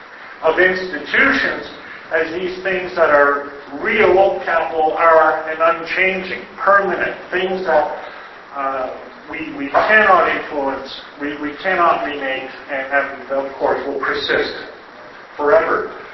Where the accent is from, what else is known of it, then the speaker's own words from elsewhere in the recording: New Brunswick, Canada; I come from Canada, I come from New Brunswick, Canada. Real nice place, it's all very natural and matured, lots of trees and forests